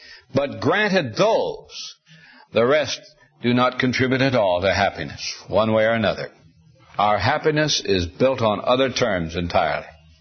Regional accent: Montana, United States; that is an exact description of the home in which I grew up in Montana, in which we were wonderfully happy.

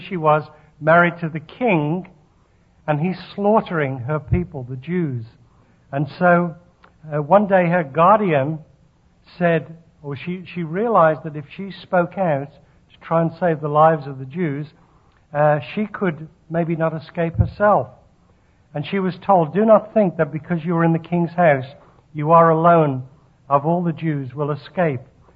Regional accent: Nigeria; born there; I was born in Nigeria, West Africa. I'm a very confused person because my parents were from Liverpool.

